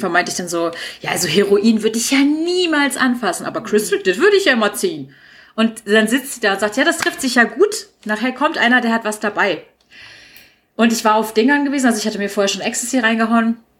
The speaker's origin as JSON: {"language": "German", "town": "Celle", "region": "Lower Saxony", "country": "Germany", "tie": "born or raised there", "said": "ich musste, wenn ich von Celle nach Wolfsburg gefahren bin, in Lehrte umsteigen"}